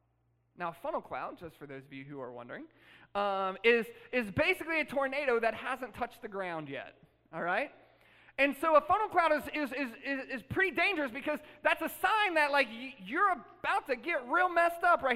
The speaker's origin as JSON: {"language": "English", "town": "Columbus", "region": "Ohio", "country": "United States", "tie": "born or raised there", "lives_now": "Houston, United States", "said": "growing up in Columbus, Ohio, we would have tornadoes sometimes and everything"}